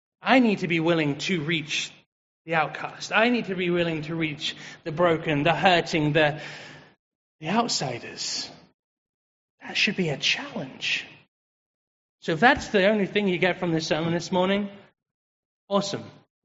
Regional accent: England, United Kingdom; I'm English, by the way. That's why I've got a random accent.

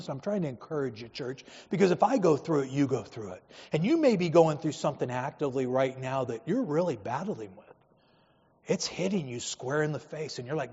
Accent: San Diego, California, United States; We grew up in San Diego, love Filipino food.

